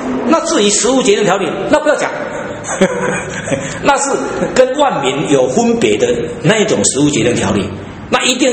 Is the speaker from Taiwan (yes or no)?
yes; Taiwan; 我们台湾人奇怪，台湾人的风俗里面猪是最多的，从古到现在我们养猪事业是最发达的